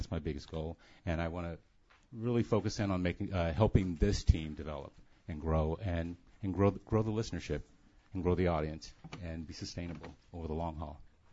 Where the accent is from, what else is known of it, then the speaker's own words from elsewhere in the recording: Oakland, California, United States; resident of Oakland, born and raised in Oakland.